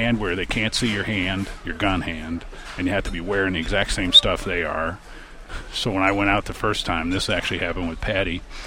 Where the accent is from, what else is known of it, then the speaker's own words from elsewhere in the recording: Chicago, Illinois, United States; I was born in the South Loop, which is the loop is downtown. It's okay. Kind of no man's land. And you're not really from the south side or north side if you're from there. And then we moved within the city to Damon and Jarvis, which is on the north side in the city.